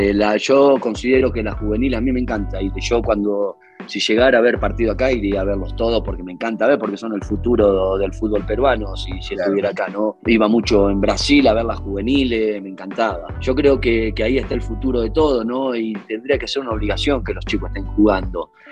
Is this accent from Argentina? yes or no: yes; Argentina; Yo arranqué en mi pueblo, que es lo más básico que hay allá en Argentina, ¿no?